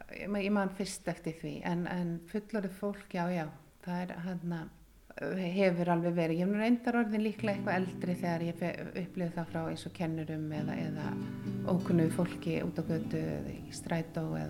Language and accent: Icelandic; Keflavík, Southern Peninsula, Iceland; also born or lived in New York / London; Ég 49 ára gömul, fædd á uppalinn á Íslandi, fæddist í Keflavík og búin að búa hérna mest alltaf ævi, bjó eitt ár í New York 2007-2008 og fyrst tvö árin svona af að til í London þar sem pappi minn bjó en annars bara Íslendingur